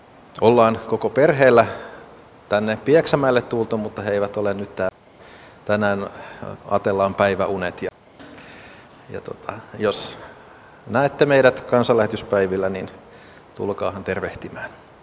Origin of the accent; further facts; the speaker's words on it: Sahalahti, Pirkanmaa, Finland; now in Riihimäki, Finland; Joo, tosiaan Riihimäeltä tällä hetkellä tullaan, mutta kotoisin olen Sahalahdelta.